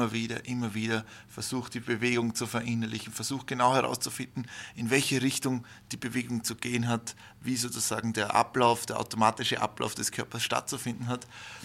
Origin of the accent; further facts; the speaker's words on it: Salzburg, Austria; ich bin ein Kind vom Lande. Ich habe immer am Land gelebt. Ich liebe das Land. Ich bin so ein richtiger Bub vom Lande, wie man bei uns in Salzburg sagt.